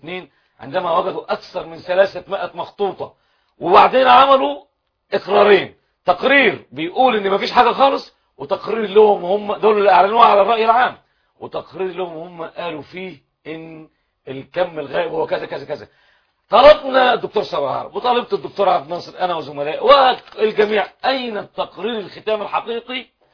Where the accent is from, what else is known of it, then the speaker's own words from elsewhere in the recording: Egypt; التراث عندنا في مصر بنشحز عليه